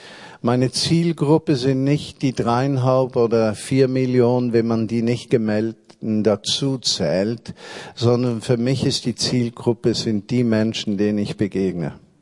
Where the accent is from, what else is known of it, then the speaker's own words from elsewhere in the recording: Switzerland; now in Berlin, Germany; dann komme ich da als Schweizer Bauer nach Berlin